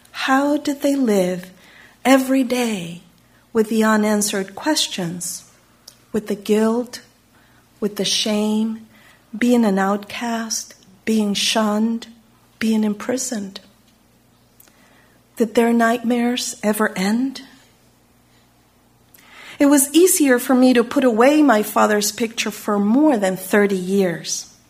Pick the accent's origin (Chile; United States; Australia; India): Chile; I grew up in Chile, as you know, where May 21st is Armed Forces Day, the equivalent of Memorial Day.